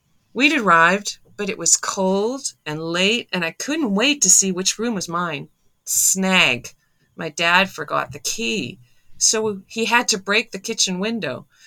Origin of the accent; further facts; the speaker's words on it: Canada; growing up in Canada.